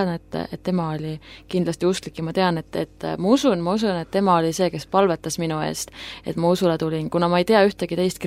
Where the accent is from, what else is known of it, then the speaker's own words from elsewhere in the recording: Pärnu County, Estonia; Õigemini poot, siis ma olen maal pärit tegelikult.